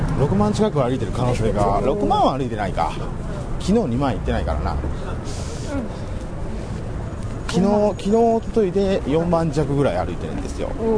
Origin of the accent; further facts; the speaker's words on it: Osaka, Japan; 地元に帰ってまいりました